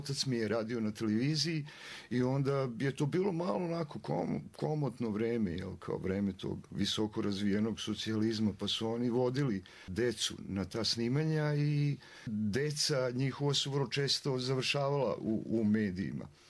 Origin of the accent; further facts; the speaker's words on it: Republika Srpska, Bosnia & Herzegovina; Ja sam odrastao u Semberi, moji roditelji su tad živjeli u Beogradu